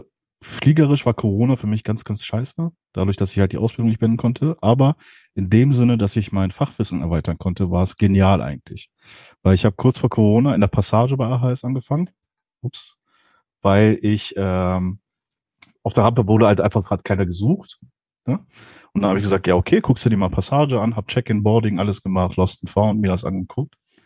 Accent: Hanover, Lower Saxony, Germany; ich komme aus Hannover. Ich bin hier am Flughafen Hannover beschäftigt. … 31 Jahre alt. Bin jetzt seit 2020 am Flughafen Hannover.

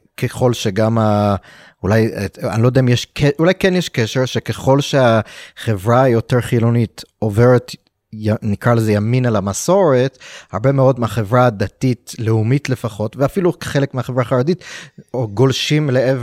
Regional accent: United States; now in Israel; גדלתי בארצות הברית, ואמא שלי נולדה פה.

